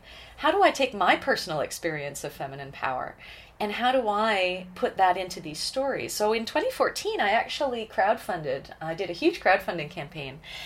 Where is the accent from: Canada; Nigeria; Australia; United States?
Canada; born there; I was born in Canada. But there's so much Celtic background in my family. I've also described myself as a British Isles mongrel, in that I've got pretty much everything from the British Isles, but no other background